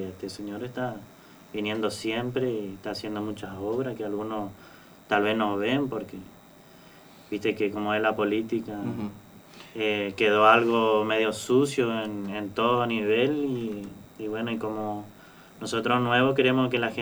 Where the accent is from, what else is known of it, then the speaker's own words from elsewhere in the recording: Ituzaingó, Argentina; born there; de donde yo nací, de Ituzaingó, y que es estudiante también. Bueno, mi papá es de Pellegrini, mi mamá es mercedeña. O sea, somos familia humilde